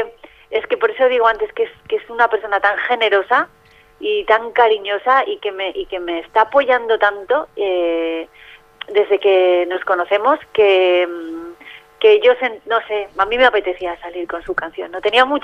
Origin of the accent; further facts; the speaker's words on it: Santander, Cantabria, Spain; vamos a Santander, mi tierra